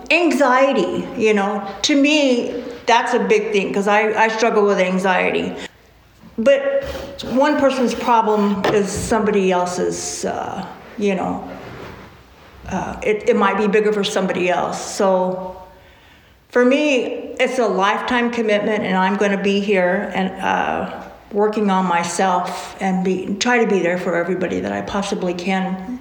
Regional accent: California, United States; Well, I'm from California. I live here now.

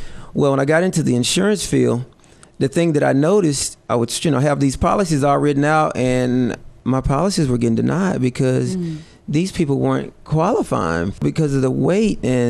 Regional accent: Marble, Arkansas, United States; Okay. I'm originally from Marble, Arkansas. Got a little military background, college background

